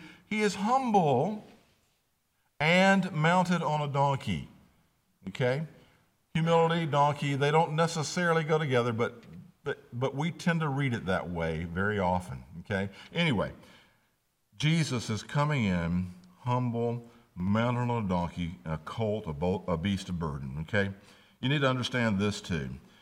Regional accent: Mississippi, United States; You know, I grew up in Mississippi. My grandfather was a cotton farmer.

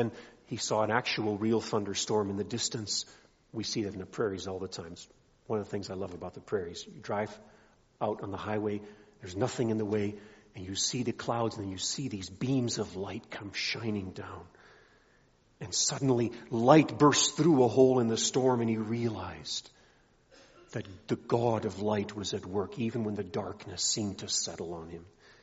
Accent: Nigeria; Children, maybe you remember me telling you more often growing up in Nigeria, that wretched bitter pill for malaria we had to swallow, chloroquine.

